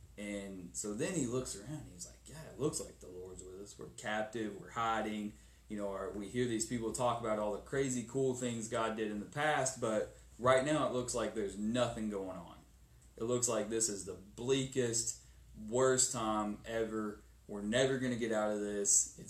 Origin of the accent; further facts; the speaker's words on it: Kentucky, United States; I mean, I can operate a gun pretty well, but that's just because I was born and raised in Kentucky.